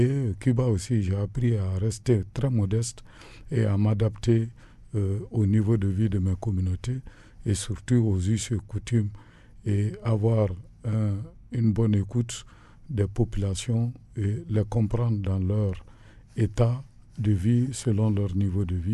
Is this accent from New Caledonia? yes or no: no; Nzérékoré, Nzérékoré Region, Guinea; also born or lived in Conakry; je suis né dans le sud du pays, dans une préfecture qu'on appelle Zérékouré, le 8 juin 1954, où j'ai passé mes écoles primaires. C'est en 1965 que j'ai quitté le sud du pays pour la capitale